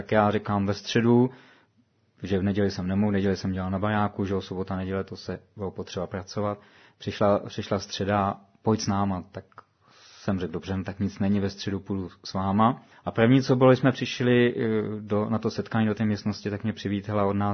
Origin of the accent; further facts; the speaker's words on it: Prague, Czechia; a původem jsem z Prahy.